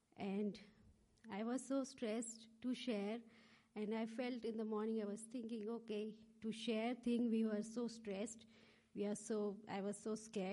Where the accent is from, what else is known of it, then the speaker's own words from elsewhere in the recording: South India, India; Like, I come from South India, like, I don't have much experience of these struggles